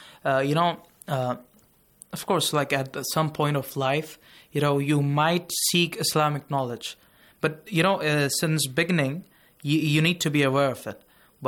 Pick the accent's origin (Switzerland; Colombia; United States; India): India; English is a second language; I'm from India